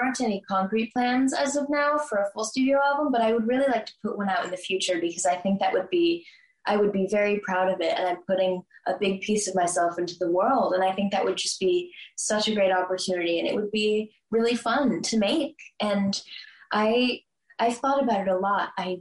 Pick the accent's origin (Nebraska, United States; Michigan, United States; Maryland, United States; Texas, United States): Maryland, United States; Bethesda; I grew up in Maryland, actually. I've lived there my entire life.